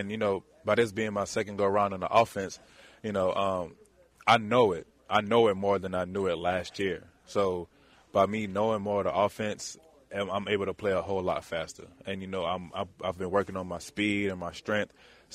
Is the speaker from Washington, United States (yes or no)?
no; Louisiana, United States; growing up in Louisiana, like, it's just playing, having a chance to play in the Superdome is special because anybody that has ever played football in Louisiana can relate to the statement